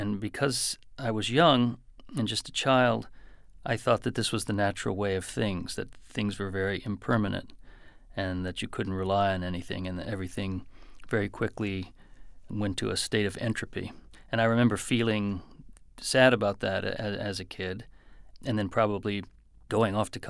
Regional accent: Detroit, Michigan, United States; I realized that it was the experience of growing up in Detroit that really led me to write the book.

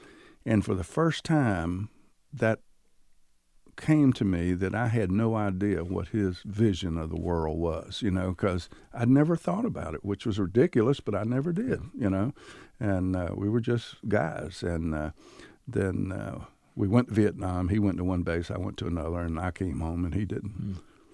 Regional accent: Durham, North Carolina, United States; Well, I grew up in Few Gardens

